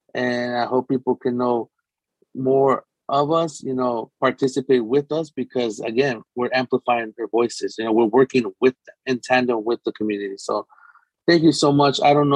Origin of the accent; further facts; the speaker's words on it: Inglewood, California, United States; So I'm from Inglewood, I'm maybe not born and raised, but I'm from Inglewood. That's my community. I love Inglewood.